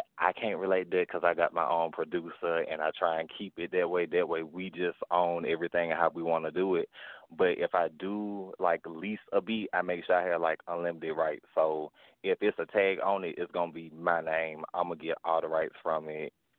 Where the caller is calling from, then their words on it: Alabama, United States; I'm in Alabama right now.